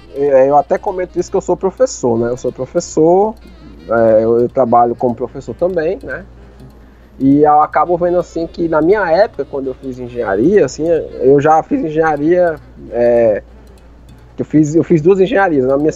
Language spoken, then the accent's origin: Portuguese; Fortaleza, Ceará, Brazil; Eu fui criado aqui em Fortaleza, num bairro, que a gente chama o bairro do Zé Walter.